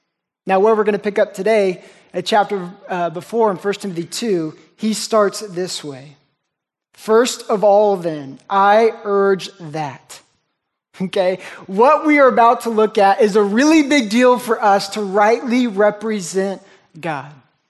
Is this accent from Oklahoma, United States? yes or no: yes; Oklahoma, United States; moved away as an adult; now in Texas, United States; I grew up in Oklahoma, for those I don't know, and I moved to Texas about 5 years ago.